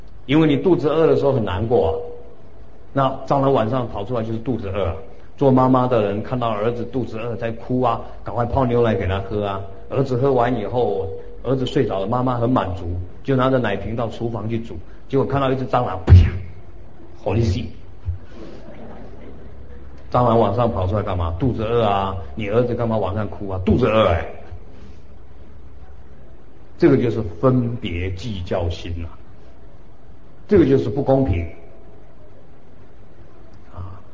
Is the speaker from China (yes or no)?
no; Taiwan; 我们台湾人说哎呦好苦难